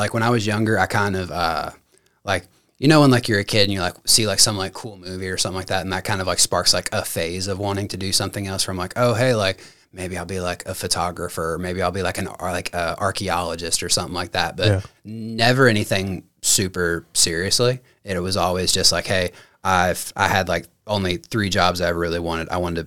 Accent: Kentucky, United States; born there; So I was born in Kentucky.

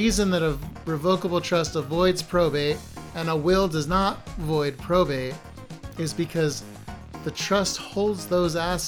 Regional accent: New Jersey, United States; When I was a kid growing up, I grew up in South Jersey.

